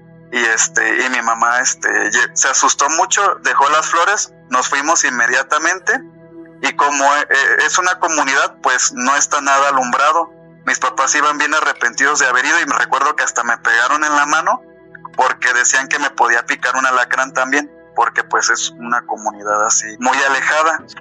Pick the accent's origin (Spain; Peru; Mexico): Mexico; Guerrero; now in Morelia, Mexico; Yo soy del estado de Guerrero, pero ahorita los escucho de Morelia, Michoacán, aquí trabajo.